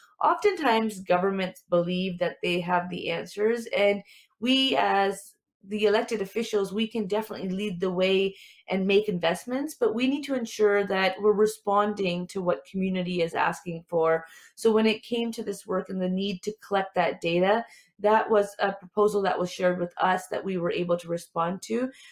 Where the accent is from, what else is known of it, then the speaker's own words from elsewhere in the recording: Waterloo, Ontario, Canada; I'm an Asian Canadian myself. My parents immigrated from India in the early 70s, and I'm born and raised in the Waterloo region.